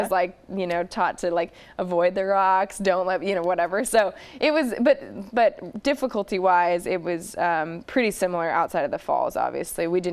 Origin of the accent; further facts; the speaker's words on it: San Diego, California, United States; And so I'm from San Diego, so I always brought my surf wetsuit out with me